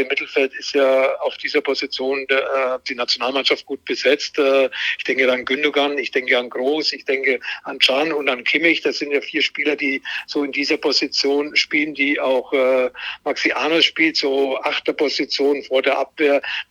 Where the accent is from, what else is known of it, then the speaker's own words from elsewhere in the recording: Mönchengladbach, North Rhine-Westphalia, Germany; wenn man 5 Jahre in Mönchengladbach groß geworden ist